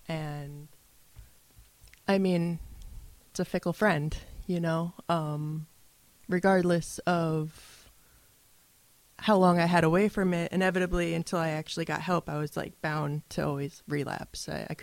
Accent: Saugerties, New York, United States; For me, I grew up locally. I grew up in Saugerties, and my use progressed really fast.

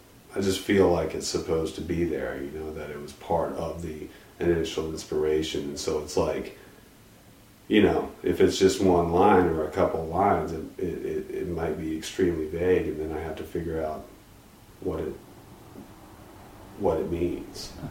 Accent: Virginia, United States; moved away as an adult; also born or lived in Georgia / California / New York; now in Hudson, United States; Originally from, I was born in Georgia, but I grew up in Virginia, and I was there for, you know, the first 20 years of my life or so. I was in California and Los Angeles for a while, back to New York City, and most recently Hudson, New York.

